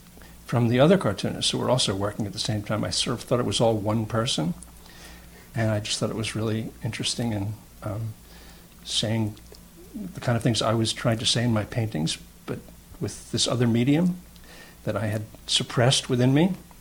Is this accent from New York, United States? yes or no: yes; Levittown, New York, United States; also born or lived in Brooklyn; I was born in 1944 in Brooklyn. I grew up in Levittown, Long Island, the quintessential alienating American suburb